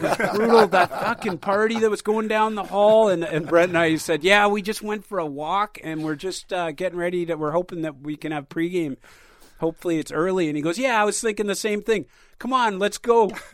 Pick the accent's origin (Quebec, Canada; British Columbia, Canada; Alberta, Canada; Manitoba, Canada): British Columbia, Canada; Victoria; Victoria. Yeah, so it's my